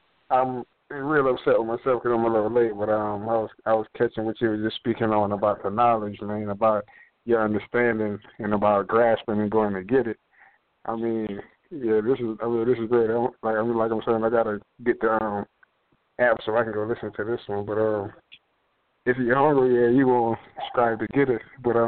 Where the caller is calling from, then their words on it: South Carolina, United States; I'm calling from South Carolina.